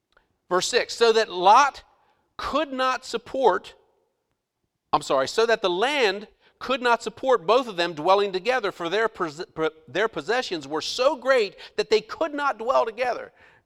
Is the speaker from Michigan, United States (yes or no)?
no; Maryland, United States; My brother owns apartment houses back in Maryland, my hometown